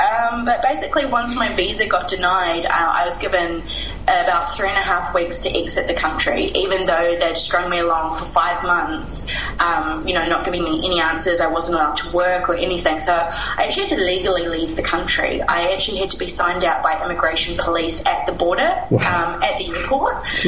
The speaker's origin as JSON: {"language": "English", "country": "New Zealand", "said": "As a New Zealander, I have the right to complete a 1-year working holiday visa in 25 different countries"}